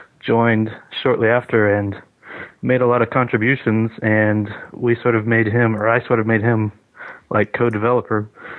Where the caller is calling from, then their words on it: Chattanooga, Tennessee, United States; Chattanooga, Tennessee.